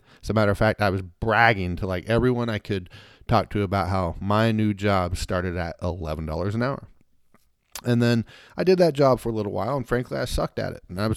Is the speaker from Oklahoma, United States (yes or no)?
yes; Oklahoma, United States; now in Orlando, United States; I live in Florida, Orlando, Florida right now. I am from Oklahoma originally.